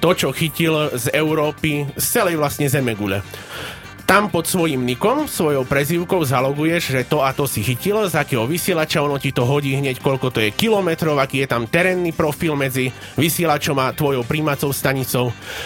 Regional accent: Poprad, Prešov Region, Slovakia; Vyrastal som v Poprade, v hornatom kraji.

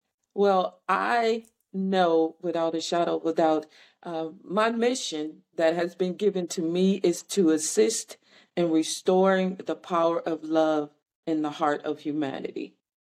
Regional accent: Milwaukee, Wisconsin, United States; And I grew up in Milwaukee, and we were we didn't have any need, no need.

